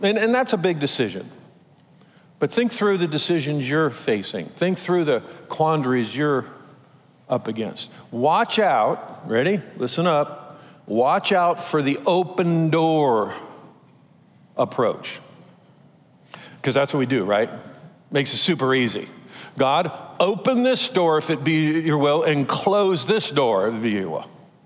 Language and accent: English; Long Beach, California, United States; now in San Clemente, United States; We grew up in Long Beach and time to move to San Clemente.